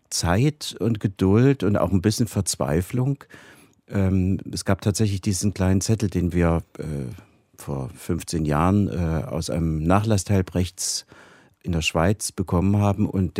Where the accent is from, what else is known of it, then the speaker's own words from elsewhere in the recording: Leipzig, Saxony, Germany; Wir sind in Leipzig groß geworden